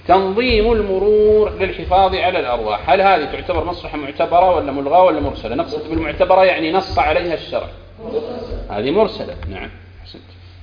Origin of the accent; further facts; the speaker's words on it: Saudi Arabia; الآن عندنا في بلادنا المملكة العربية السعودية